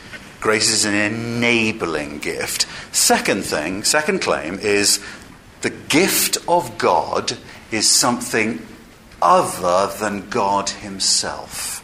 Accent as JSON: {"language": "English", "region": "England", "country": "United Kingdom", "said": "And maybe I react to this as an Englishman. In England, we generally don't do doctrine much."}